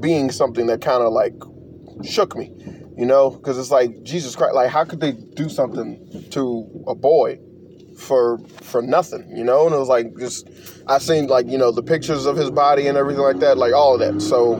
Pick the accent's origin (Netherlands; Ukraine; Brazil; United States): United States; Chicago, Illinois; I'm from Cook County. I was born in Cook County Hospital, so I'm from Chicago.